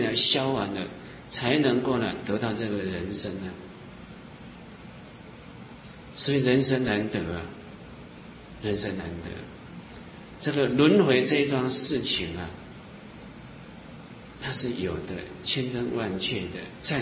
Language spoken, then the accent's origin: Chinese; southern Taiwan, Taiwan; 这个学人小的时候是住在南部，11岁呢，那么我们全家搬到北部，那么后来当兵是在中部，出家是在中部，